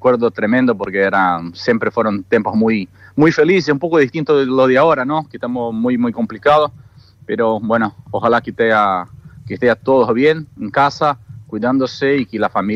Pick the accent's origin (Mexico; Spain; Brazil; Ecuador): Brazil; Spanish is a second language; now in Argentina; tomé a Argentina como mi segunda casa. Nunca puse escondido que yo soy de Brasil, que amo a mi país, amo a mi patria y bueno, hice toda mi vida por acá